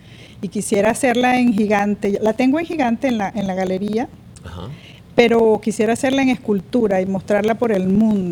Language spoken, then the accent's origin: Spanish; Venezuela; Yo soy venezolana y me duele lo que está pasando con mi país